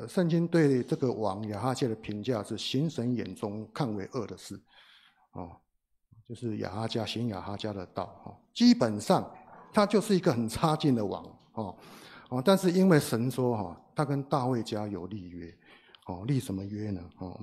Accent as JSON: {"language": "Chinese", "country": "China", "said": "就像我们中国人说的亲上加亲"}